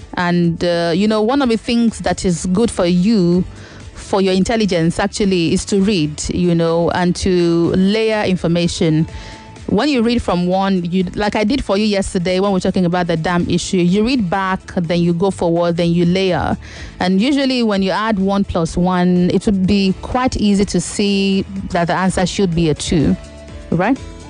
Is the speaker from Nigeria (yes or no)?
yes; Middle Belt, Nigeria; An enemy of the state tagged Obedient Movement as tribal, but I'm not Igbo. I'm from the Middle Belt and I support Peter Obi because he is prudent.